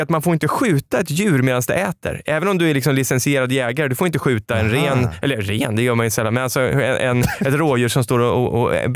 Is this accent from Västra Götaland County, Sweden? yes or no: no; Stockholm, Stockholm County, Sweden; hon är ju från Skåne och jag är från Stockholm